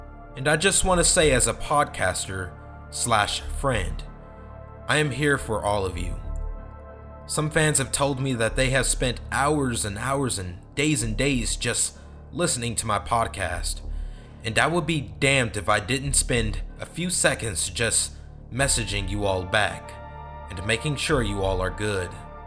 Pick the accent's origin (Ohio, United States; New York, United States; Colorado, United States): Ohio, United States; I grew up in Ohio in the 70s, and me and my childhood friend Joe were outside all the time.